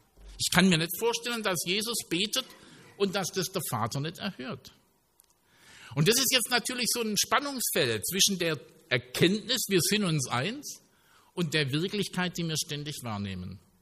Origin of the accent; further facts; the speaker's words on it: Stuttgart, Baden-Württemberg, Germany; merkt man, ich komme aus Stuttgart, habe keine Ahnung, wie sich Schafe benennen.